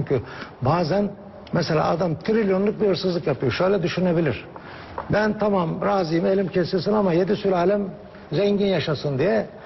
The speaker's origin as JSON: {"language": "Turkish", "region": "Aegean Region", "country": "Turkey", "said": "Ben Ege'liyim, bizde işte Yunan tohumu bilmem ne böyle öğretilmişti."}